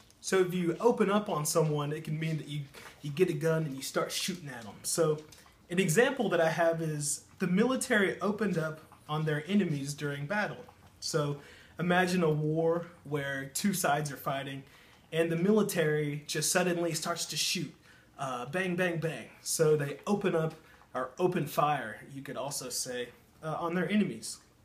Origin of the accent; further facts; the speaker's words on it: Louisiana, United States; I'm from Louisiana in the southern part of the United States.